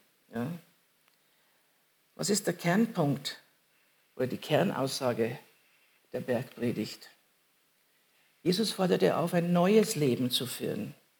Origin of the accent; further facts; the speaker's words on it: Munich, Bavaria, Germany; Jetzt will ich es einfügen, einfach als Münchner